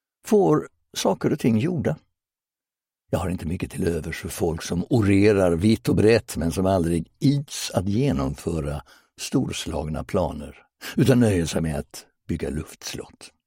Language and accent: Swedish; Laholm, Halland County, Sweden; Jag har i vanlig ordning valt att använda min hemkommun Laholm som underlag